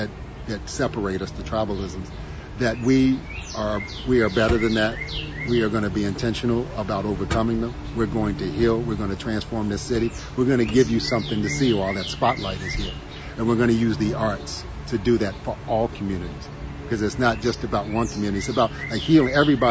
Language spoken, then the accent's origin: English; Louisville, Kentucky, United States; It's my hometown. My neighborhood, Smoketown, the history, my family. It's my hometown.